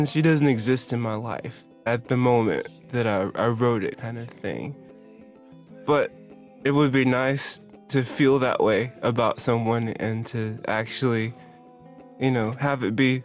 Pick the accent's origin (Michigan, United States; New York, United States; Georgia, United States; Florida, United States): Georgia, United States; Columbus; now in Los Angeles, United States; I'm a musician from Columbus, Georgia. Now in Los Angeles, and I am the winner of the NPR Tiny Desk Contest. My dad was in the Army.